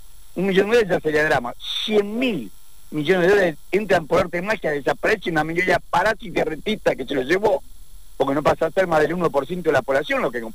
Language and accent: Spanish; Tucumán, Argentina; born there; now in Buenos Aires, Argentina; Yo soy tucumano de nacimiento, me vine a estudiar a Buenos Aires, era un estudiante de bolsillo roto